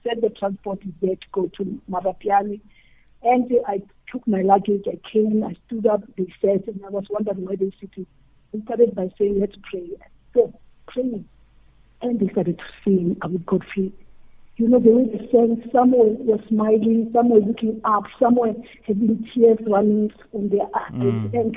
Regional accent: Matimpore, South Africa; also born or lived in Johannesburg; I was born in Johannesburg somewhere, Kodikishin. My mother said at Rosebank. I don't know if there was a hospital by then. And I was raised by my mother's granny, Ko Marapiani, in the place called Matimpore.

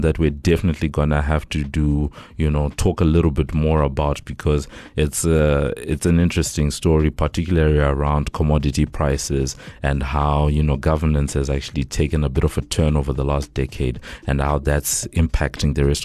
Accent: Zimbabwe; I'm from Zimbabwe personally, so it's good to get a sense of what's going on there.

